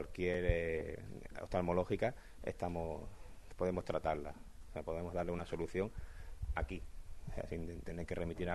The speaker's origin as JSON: {"language": "Spanish", "town": "Málaga", "region": "Andalusia", "country": "Spain", "said": "agradecemos como malagueño que soy yo"}